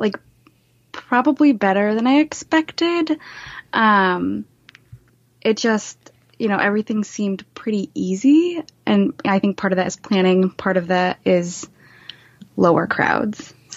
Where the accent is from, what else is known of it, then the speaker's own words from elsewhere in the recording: Massachusetts, United States; yeah, we're both from Massachusetts.